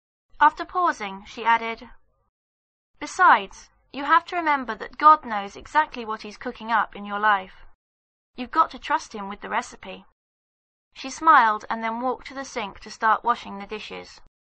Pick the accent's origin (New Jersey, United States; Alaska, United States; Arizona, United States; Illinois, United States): New Jersey, United States; From the time I was a child growing up in New Jersey, I loved spending weekends with my grandparents.